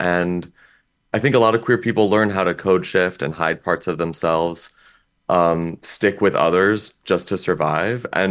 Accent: Champaign-Urbana, Illinois, United States; because I started doing drag in a small town, my hometown of Champaign-Urbana, Illinois.

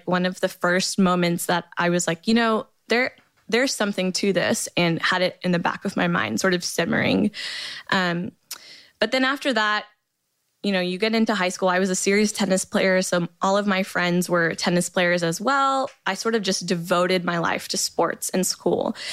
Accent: Coppell, Texas, United States; And I grew up in a suburb. I grew up in Coppell, Texas. And that's just like a 90-something percent white suburb

